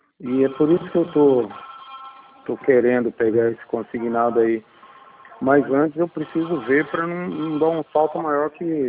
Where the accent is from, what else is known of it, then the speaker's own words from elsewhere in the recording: Guarujá, São Paulo, Brazil; Eu sou do Guarujá, rapaz.